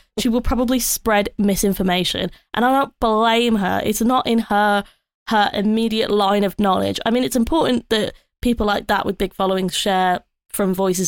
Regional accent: Birmingham, West Midlands, United Kingdom; That's very Birmingham coded. I'll give him that as a Brummie.

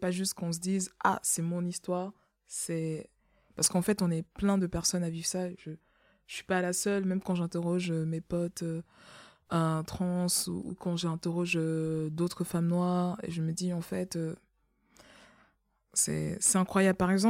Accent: Cameroon; born there; je suis née au Cameroun. Et au Cameroun, genre, je suis la norme. Donc, quand je suis avec d'autres Camerounais, je ne suis pas noire.

